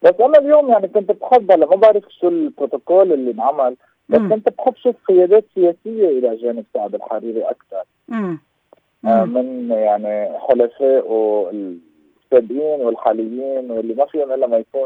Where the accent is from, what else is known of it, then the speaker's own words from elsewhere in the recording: Lebanon; كنا نفتخر انه نحن من لبنان